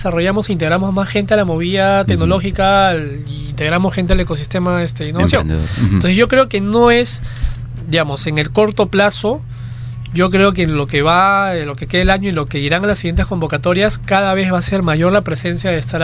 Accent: Peru; Hay innovación, pero como peruanos tenemos que exigirnos aún más.

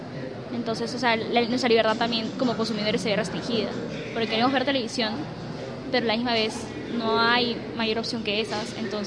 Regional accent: Peru; es importante para como peruana

